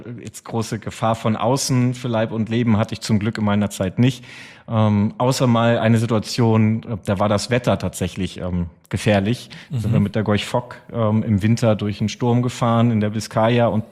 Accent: Bonn, North Rhine-Westphalia, Germany; also born or lived in Norway; Ich bin in der Hauptstadt aufgewachsen, in Bonn damals. Mhm. Und bin also überwiegend im Rheinland zur Schule gegangen, bin aber auch zwischendurch mal in Norwegen eingeschult worden, dann wieder zurück in Bonn.

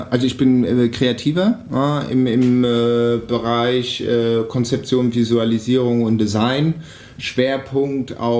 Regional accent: Hesse, Germany; Meine Heimat ist Hessen. Ja, also auch wenn ich die doppelte Staatsangehörigkeit habe, also ich bin Schweizer und Deutscher, ist meine Heimat schon Hessen

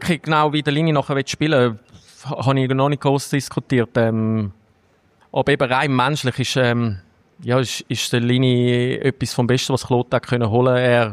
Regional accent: Switzerland; als Schweizer

